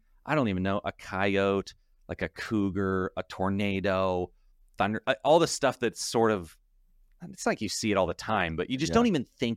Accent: Midwest, United States; accent: Midwest; I've got this Midwest seemingly neutral accent

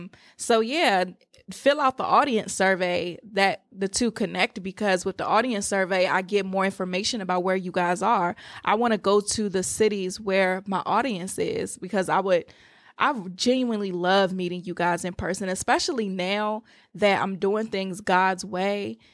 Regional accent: Washington, District of Columbia, United States; I'm from the Washington, D.C. area.

